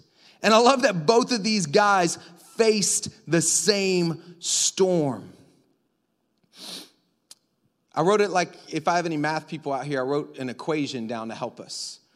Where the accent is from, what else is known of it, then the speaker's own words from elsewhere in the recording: Florida, United States; But I'm from Florida where we get storms like this.